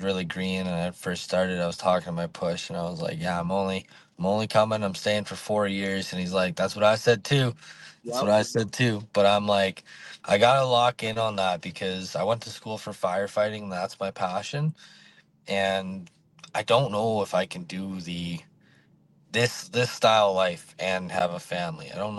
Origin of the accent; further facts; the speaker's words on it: Vancouver, British Columbia, Canada; I grew up in Vancouver, BC, and it's an expensive city, right?